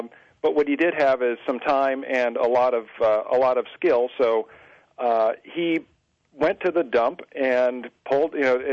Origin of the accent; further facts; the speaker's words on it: New York, United States; And we were not all that far from Watkins Glen Raceway, which is in the southern tier of New York State.